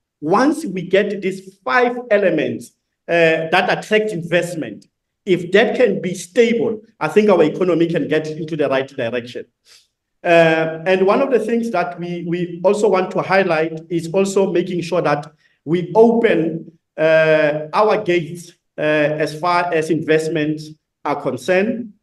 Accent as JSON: {"language": "English", "country": "South Africa", "said": "But majority of our economy as South African is on agriculture."}